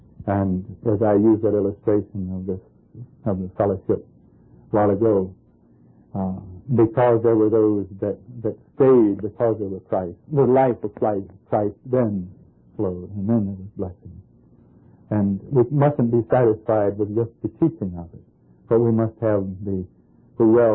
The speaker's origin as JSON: {"language": "English", "town": "Bowie", "region": "Maryland", "country": "United States", "said": "I come from Bowie, Maryland, where a couple of families of us there."}